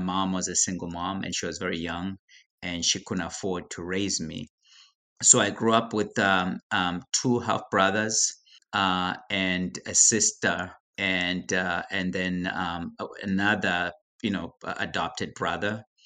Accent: Zimbabwe; I grew up in Zimbabwe. I grew up in a relatively poor family, if you will. I was raised by my grandparents

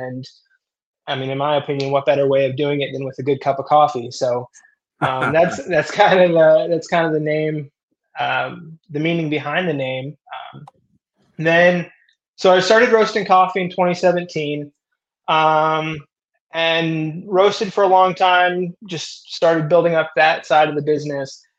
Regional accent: Minnesota, United States; also born or lived in Canada; now in Tennessee, United States; I was born in Canada, raised in Minnesota, and then I moved to Tennessee here in about 2015.

